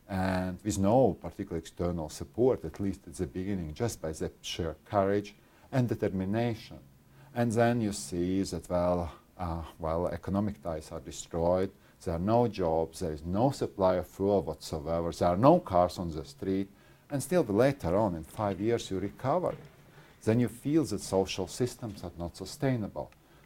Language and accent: English; Latvia; born there; English is a second language; I was born not in Latvia, I was born in Soviet Union, because it was been occupied already when I was born for 17 years. I was at school and I never could imagine that Latvia will regain independence.